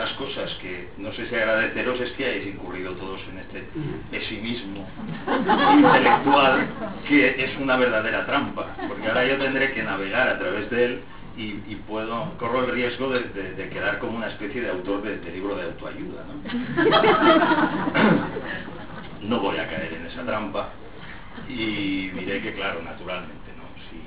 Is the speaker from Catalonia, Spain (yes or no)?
yes; Barcelona, Catalonia, Spain; Somos catalanes, somos barceloneses, aquí estamos y vamos a ser libres aquí.